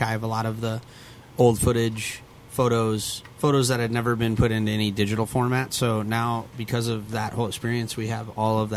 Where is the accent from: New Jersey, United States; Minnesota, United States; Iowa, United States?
Minnesota, United States; Northfield; I grew up in Northfield, and the band was playing their first shows at my dad's bar.